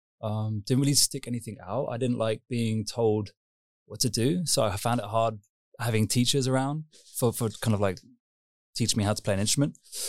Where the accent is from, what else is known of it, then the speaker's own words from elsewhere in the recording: Molesey, South East England, United Kingdom; also born or lived in Kingston upon Thames; I was born in Kingston upon Thames, which is, I guess, I don't know, 12 miles from the centre. And yeah, like born in Kingston, and then my parents were living in Molesey, Esher, which is in a county called Surrey.